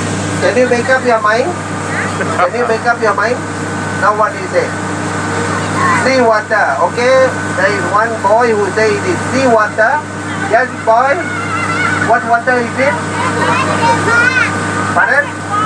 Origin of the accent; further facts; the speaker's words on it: Singapore; I'm actually a Singaporean. Okay. Born and bred in Singapore.